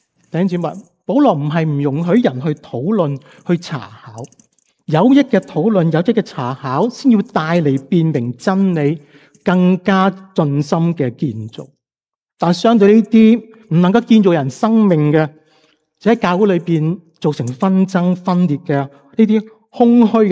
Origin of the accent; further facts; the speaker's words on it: China; 同时间都系我哋中国人千百年嚟待人处事做人成功失败与否嘅一个金石良言